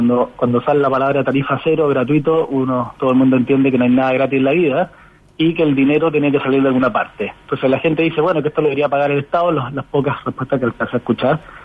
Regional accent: Santiago, Santiago Metropolitan Region, Chile; nos va a costar menos como santiaguinos transportarnos

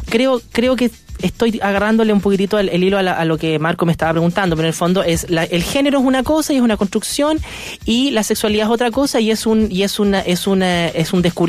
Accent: Chile; de reflexionar sobre lo que nos pasa como chilenos

